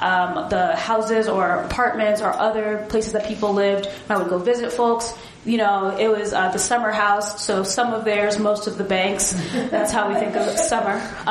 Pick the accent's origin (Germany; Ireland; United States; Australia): United States; East Coast; So for myself, growing up in the East Coast, land was just sort of a given.